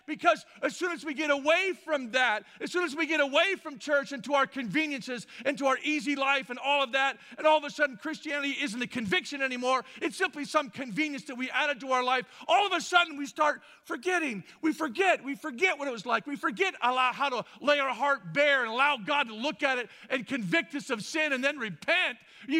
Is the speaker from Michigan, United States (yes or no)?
no; Boise, Idaho, United States; accent: Idaho; And now I'm from Boise, Idaho. And she goes, yeah, you have an Idaho accent. I go, what? I have an accent too.